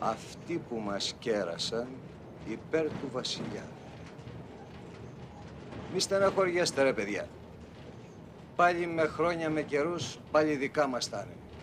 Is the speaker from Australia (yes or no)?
no; Asia Minor, Turkey; now in Greece; πρώτοι πρόσφυγες που ήρθαμε από τη Μικρασία.